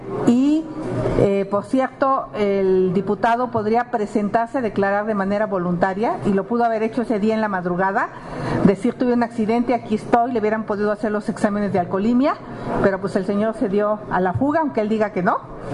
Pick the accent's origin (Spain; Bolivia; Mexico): Mexico; Hidalgo; yo soy hidalguense, soy del Valle del Mezquital.